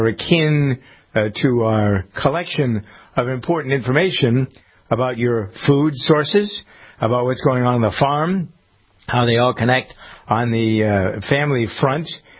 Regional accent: New England, United States; accent: New England; there's the Brita, here I am, my New England accent, Brita Filter Company

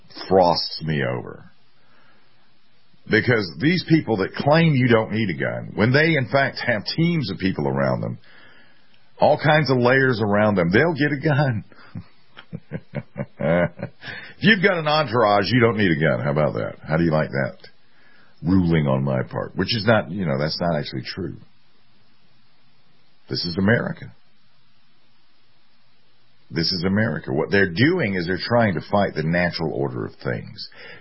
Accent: South Carolina, United States; they have nearly caught up to my home state. I think in South Carolina we have 200 plus thousand.

